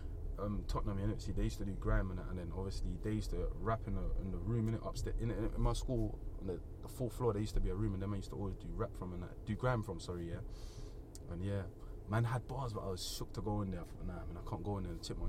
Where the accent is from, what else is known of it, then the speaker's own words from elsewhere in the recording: Jamaica; Yeah, man's Jamaican still